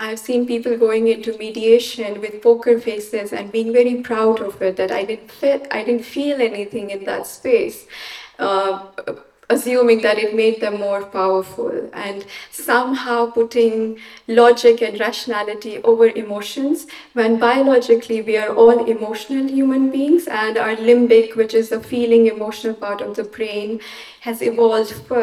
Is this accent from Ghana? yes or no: no; Jammu and Kashmir, India; So I'm from the Indian administered part of it.